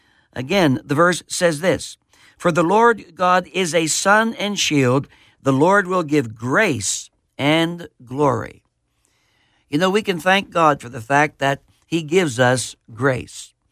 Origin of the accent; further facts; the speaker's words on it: Pennsylvania, United States; I can recall my home pastor taught me over 50 years ago when I was growing up in Fayette County, Western Pennsylvania.